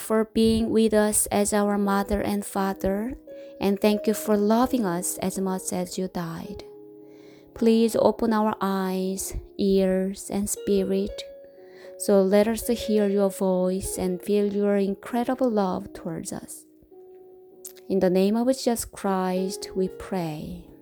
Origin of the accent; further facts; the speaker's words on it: South Korea; I planned to visit my hometown in South Korea last month, April, because I have not visited my parents for 5 years.